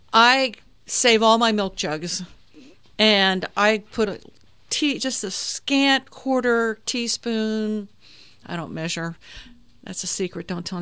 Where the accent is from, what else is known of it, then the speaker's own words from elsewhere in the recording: the South, United States; And I know this as a Southerner moving down here.